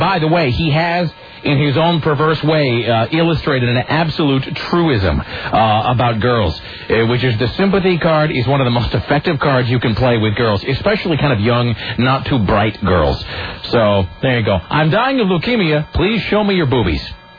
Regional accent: Kennewick, Washington, United States; Years ago, when I was growing up in Kennewick, there was a store called Buttery Osco

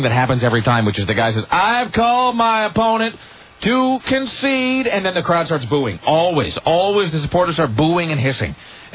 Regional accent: Kennewick, Washington, United States; Same thing when I was growing up in Kennewick.

